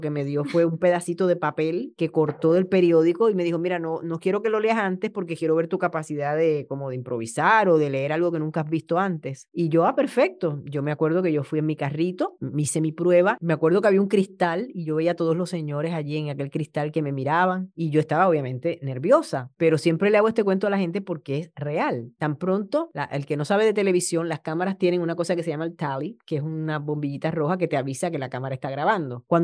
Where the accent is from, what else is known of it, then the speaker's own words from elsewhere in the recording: Añasco, Puerto Rico; yo no soy de San Juan, yo soy de un pueblo que se llama Añasco del área oeste